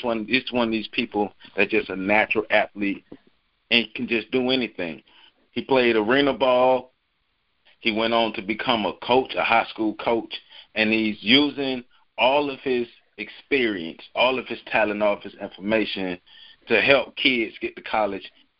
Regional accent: the South, United States; y'all know we come straight from the South as we bring y'all this sports news

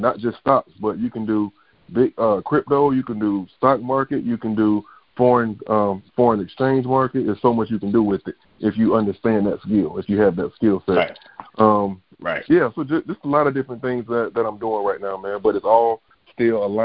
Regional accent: Tallahassee, Florida, United States; I'm from Tallahassee. Went to FAMU, as you know, ex-athlete.

